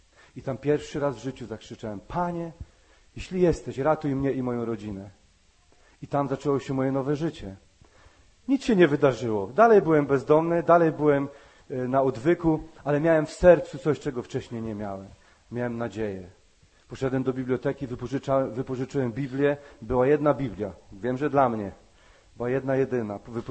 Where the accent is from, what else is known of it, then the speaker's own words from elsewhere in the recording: Silesian Voivodeship, Poland; Pojechałem na Śląsk, bo pochodzę z Górnego Śląska